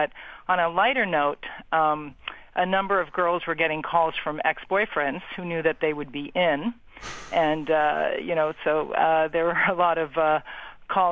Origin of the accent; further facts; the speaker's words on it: California, United States; I was a freshman at Wellesley College. I'm from California originally. And so this was my first winter.